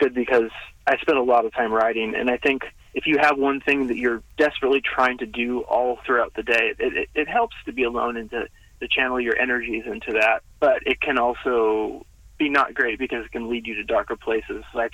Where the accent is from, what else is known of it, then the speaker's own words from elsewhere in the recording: West Coast, United States; now in Kansas, United States; I think growing up on the West Coast, going to the Midwest for the first time was a big revelation for me.